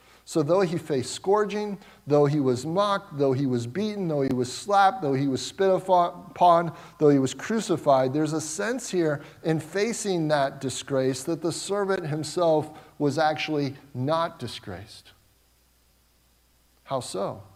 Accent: Cincinnati, Ohio, United States; I grew up in the Midwest, more specifically Ohio, southwestern Ohio, Cincinnati, greater Cincinnati area.

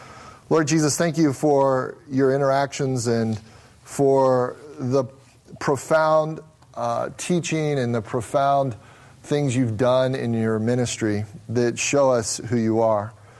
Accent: Midwest, United States; now in Las Vegas, United States; I'm from the Midwest. We actually had a driveway with like basketball hoops on it and a big yard. It's kind of different than here in Vegas

